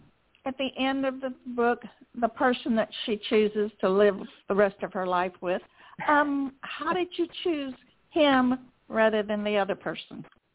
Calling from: Longview, Texas, United States; I am calling from Longview, Texas.

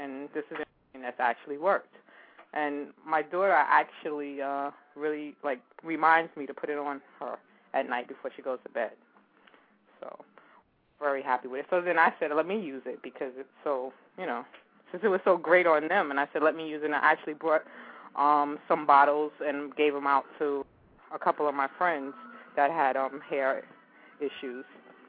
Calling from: Brooklyn, New York, United States; Yeah, I'm calling from New York City, Brooklyn, New York.

